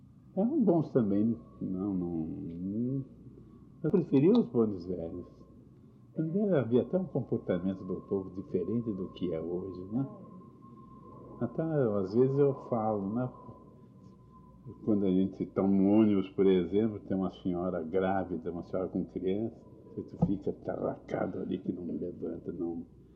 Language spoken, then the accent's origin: Portuguese; Brazil; Um caso que me aconteceu como brasileiro, um caso muito triste, né?